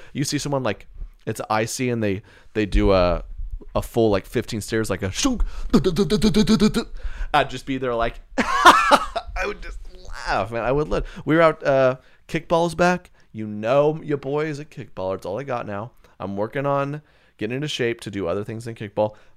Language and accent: English; Bible Belt, United States; growing up in the Bible Belt, that was a classic